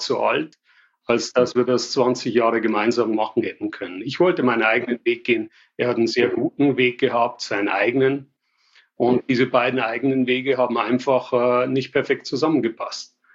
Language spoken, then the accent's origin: German; Passau, Bavaria, Germany; Ich sage immer, kann alles außer Hochdeutsch und das wird wohl auch so bleiben. Von daher, ja, ich komme aus Passau in Bayern, komme da aus einer Familie von Unternehmern. Meine Eltern hatten kleine Supermärkte in der Innenstadt von Passau.